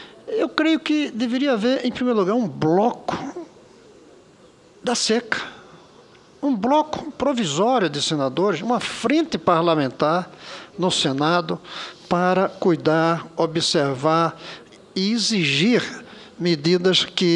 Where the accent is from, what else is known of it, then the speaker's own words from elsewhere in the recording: Northeast Region, Brazil; moved away as an adult; eu sou nordestino de nascimento e de formação, claro, já saí de lá grande